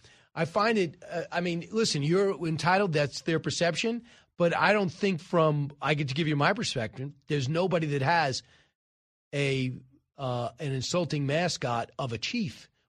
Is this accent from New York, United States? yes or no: yes; Massapequa, New York, United States; I'm from Long Island and still live on Long Island.